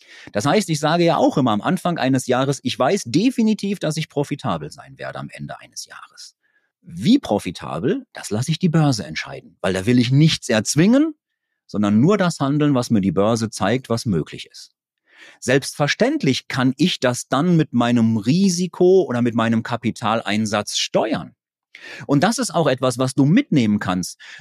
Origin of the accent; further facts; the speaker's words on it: North Rhine-Westphalia, Germany; Da merkt man, ich komme aus Westfalen.